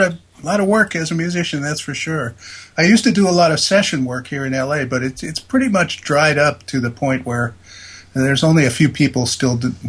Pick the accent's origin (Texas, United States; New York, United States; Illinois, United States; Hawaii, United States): Hawaii, United States; The way I originally broke in and ended up doing the … record was I was growing up in Hawaii.